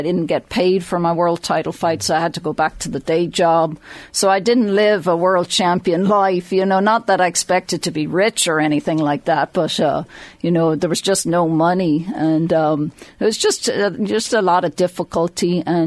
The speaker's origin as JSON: {"language": "English", "town": "Drogheda", "region": "Leinster", "country": "Ireland", "tie": "born or raised there", "said": "So I grew up just outside Drogheda"}